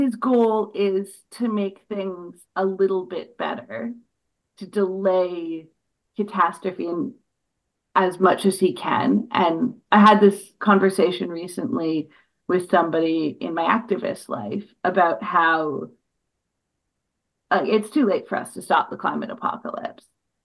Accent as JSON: {"language": "English", "country": "Canada", "said": "for as a Canadian, winter doesn't mean snowdrifts taller than you are."}